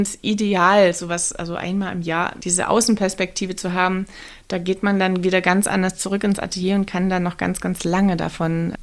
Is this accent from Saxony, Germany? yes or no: yes; Saxony, Germany; mit der Landschaft meiner Herkunft, wo ich aufgewachsen bin, gemacht, das Erzgebirge, wo ich eigentlich immer erstmal weg wollte, weil es kam mir immer eng